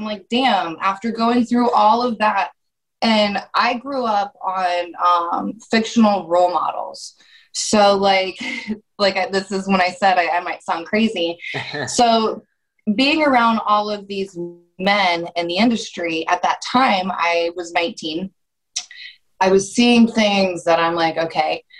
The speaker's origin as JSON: {"language": "English", "town": "Columbus", "region": "Ohio", "country": "United States", "tie": "born or raised there", "said": "So I grew up in Columbus, Ohio."}